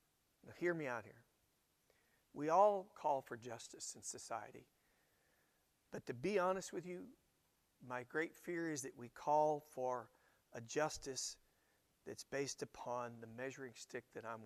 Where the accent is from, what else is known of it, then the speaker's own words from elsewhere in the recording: United States; born there; Now, guys, I am an American. I was born in America.